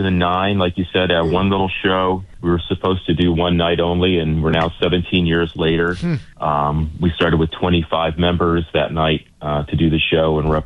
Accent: Indiana, United States; I grew up in Indiana in a small school, so we did everything.

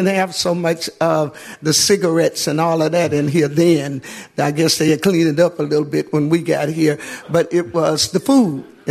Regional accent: Birmingham, Alabama, United States; realizing that I had that churchy voice, you know, that graspy churchy voice, because I came out of church from Birmingham

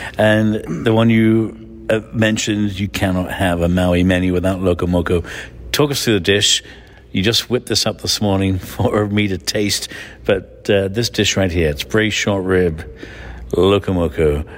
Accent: England, United Kingdom; I grew up in England with spam.

